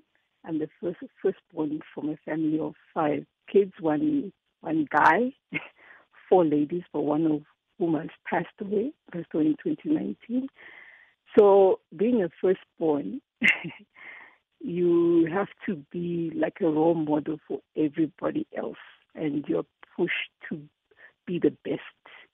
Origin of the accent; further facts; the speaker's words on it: Kitwe, Copperbelt, Zambia; So I was born in 1975 in Kitwe on the 23rd of November.